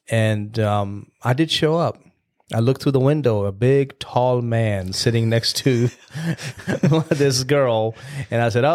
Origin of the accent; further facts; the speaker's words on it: India; But I'm from India. Your family's from here. I don't know how that's going to be.